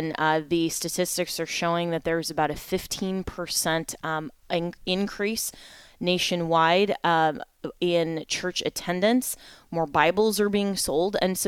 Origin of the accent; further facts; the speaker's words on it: Colorado, United States; my hometown pastor in my former home state of Colorado